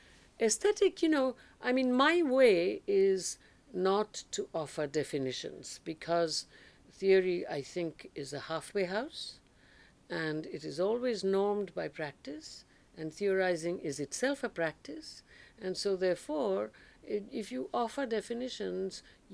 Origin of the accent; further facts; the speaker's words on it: India; I mean, there is a difference between Homi and me because, as I say, I am Indian